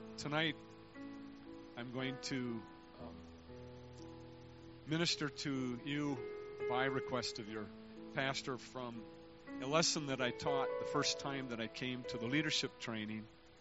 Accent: Fountain City, Wisconsin, United States; But I grew up near Cochran, Wisconsin, where Brother Caskey's from, a town called Fountain City, Wisconsin.

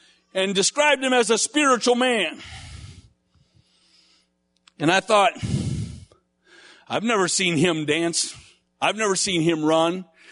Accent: Menasha, Wisconsin, United States; I grew up in Menasha, Wisconsin. Paper mill center of the world when I was growing up.

